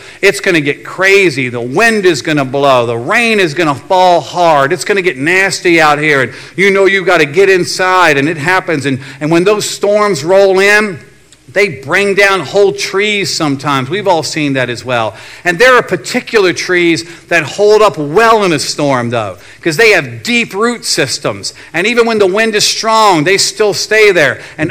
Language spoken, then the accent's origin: English; Virginia, United States; now in Maryland, United States; We're here on the East Coast, here in Maryland. I grew up in Virginia.